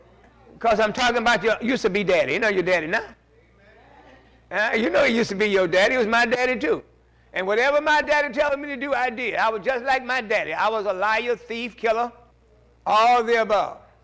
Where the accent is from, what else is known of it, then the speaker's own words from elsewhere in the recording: Pike Road, Alabama, United States; born there; I was born in Pike Road, Alabama. Pike Road is behind the country. You know what I mean? Yeah. Way behind the country.